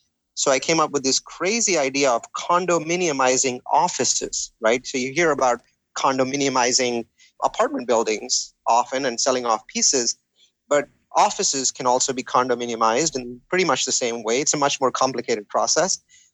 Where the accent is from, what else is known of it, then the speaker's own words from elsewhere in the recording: India; moved away as an adult; now in United States; So I'm Indian in origin, and like a lot of Indians, I'm a technologist, a computer science degree, you know, came to Silicon Valley in the late 90s